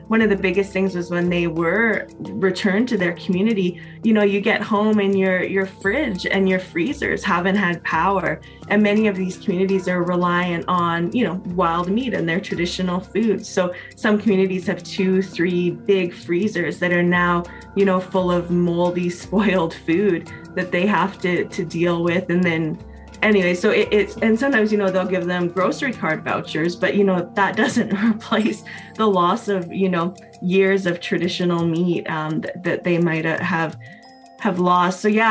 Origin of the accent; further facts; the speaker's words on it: Canada; I'm a Métis woman from Treaty 8 territory.